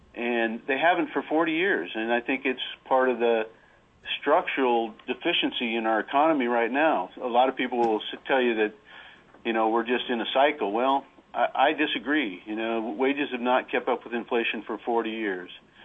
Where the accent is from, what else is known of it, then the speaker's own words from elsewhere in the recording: Fairbanks, Alaska, United States; I'm from Fairbanks here